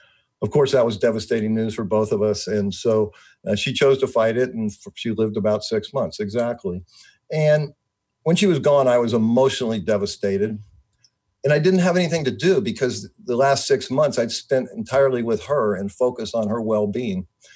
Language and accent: English; United States; So I'm 61 years old. So I grew up in America. I was born in 57.